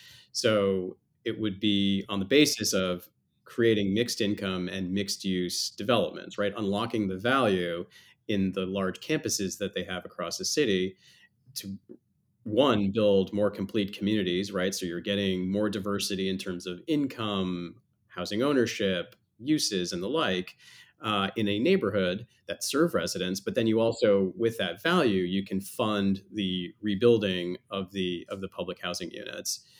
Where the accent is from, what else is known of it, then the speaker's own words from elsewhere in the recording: Canada; So I'm from Canada, and I went to the University of Toronto. And I actually originally thought I was going to go to law school.